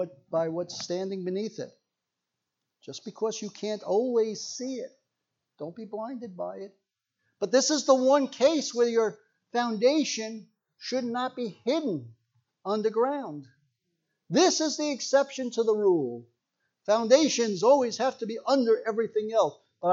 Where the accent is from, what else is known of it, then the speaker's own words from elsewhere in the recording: New York, United States; I grew up in New York, just about 40, 50 miles outside of New York City.